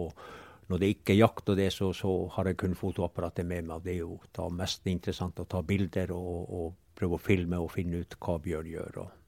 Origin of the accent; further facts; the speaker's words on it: Pasvik, Finnmark, Norway; vi bare en og en halv kilometer fra hjemplassen min, og her har jeg vokst opp, og her blir det.